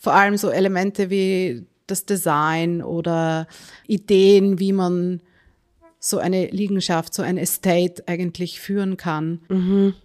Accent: Vienna, Austria; Also aufgewachsen bin ich hauptsächlich in Wien, aber alle Ferien waren zum Großteil hier in Kinberg.

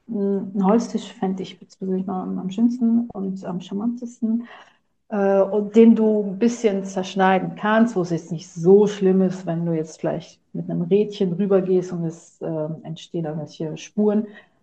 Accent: Italy; weil man als Italiener ja doch in eine Schublade gesteckt wird

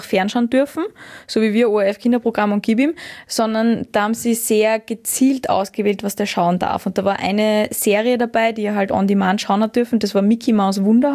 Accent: Austria; für mich ist Österreichisch schon was Identitätsstiftendes

